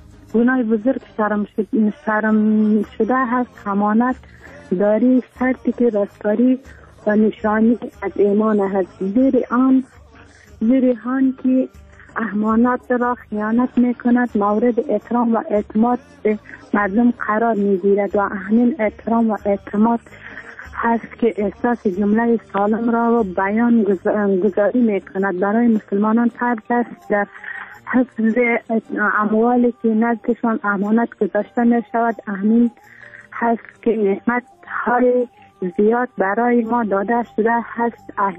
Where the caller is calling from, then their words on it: Pashtun Kot, Faryab, Afghanistan; از ولایت فاریاب ولسوالی پشتوانه